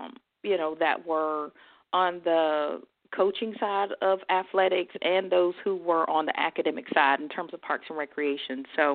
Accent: Washington, North Carolina, United States; Dr. Downing and I are actually from the same hometown. We're from Little Washington, North Carolina.

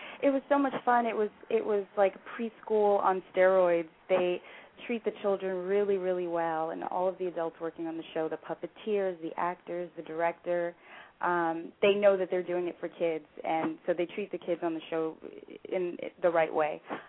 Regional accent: New York, United States; I didn't realize the impact the show had until I grew up in New York, and I went back to New York after

